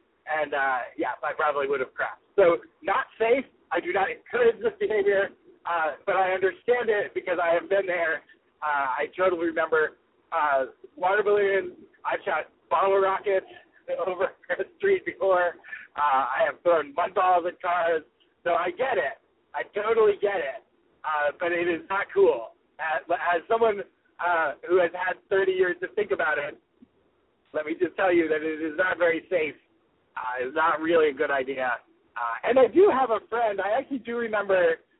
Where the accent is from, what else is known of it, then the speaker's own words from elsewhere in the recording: Pennsylvania, United States; now in Los Angeles, United States; it immediately brings me back to me growing up in Pennsylvania and throwing shit at cars over the summer.